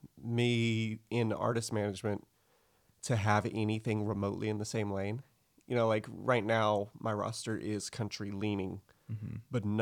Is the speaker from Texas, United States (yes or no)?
yes; Lexington, Texas, United States; Yeah, I grew up in Lexington, Texas, which nobody's ever heard of. Unless they're a big barbecue connoisseur in Texas.